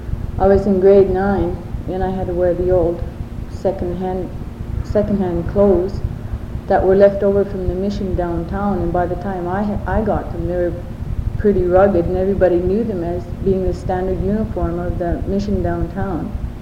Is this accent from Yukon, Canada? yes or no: yes; Yukon, Canada; I was born in the Yukon and my family, we traveled with our father who did construction work, and we lived outside for approximately 5 years, and then we came back. And I left the Yukon again for a year, and then I got married outside and lived outside for another about 9 years